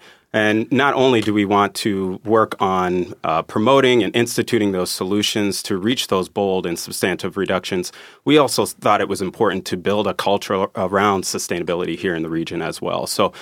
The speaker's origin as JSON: {"language": "English", "region": "Michigan", "country": "United States", "lives_now": "Cincinnati, United States", "said": "I come from Michigan. Many people from Michigan, they either have visited Cincinnati or driven past it on 75."}